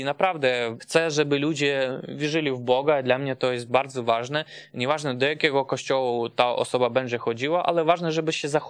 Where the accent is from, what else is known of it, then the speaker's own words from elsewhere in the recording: Ukraine; now in Poland; ja jako Ukrainiec mieszkający w Polsce, ale nie do końca musisz żyć na Ukrainie